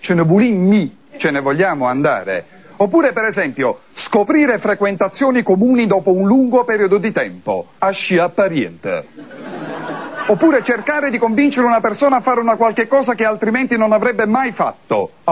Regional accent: Naples, Campania, Italy; also born or lived in Florence; vengo da Napoli, anche se in realtà sono nato a Firenze. E sono rimasto a Firenze fino al 1970, giusto in tempo per vedere l'alluvione. Poi mi sono trasferito a Napoli

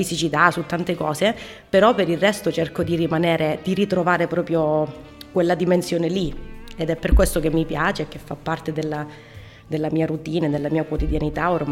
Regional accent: Calabria, Italy; now in Perugia, Italy; perché io non sono di Perugia, sono calabrese. Vivo qui ormai da 17 anni

